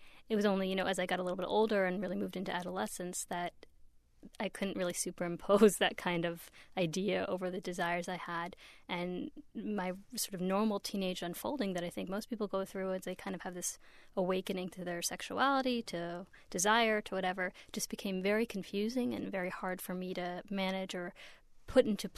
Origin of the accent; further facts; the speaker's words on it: Pittsburgh, Pennsylvania, United States; but I grew up in Pittsburgh, and so I was actually surrounded by a lot of more modern Orthodox folks